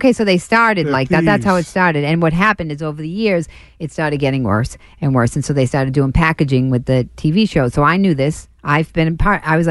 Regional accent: Dorchester, Massachusetts, United States; He did not sexually harass me because, first of all, I'm from Dorchester.

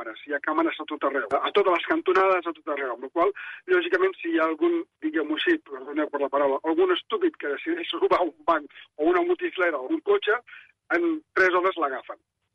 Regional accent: Catalonia, Spain; now in Singapore; jo soc català, estic enamorat de Catalunya.

